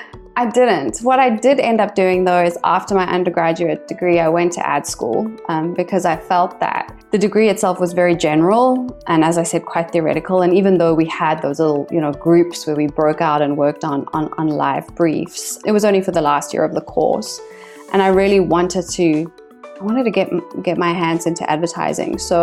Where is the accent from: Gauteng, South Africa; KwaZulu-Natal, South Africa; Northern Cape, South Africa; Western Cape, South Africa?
Gauteng, South Africa; Johannesburg; up being in Johannesburg, where I grew up. So I didn't have the typical college experience of leaving my hometown.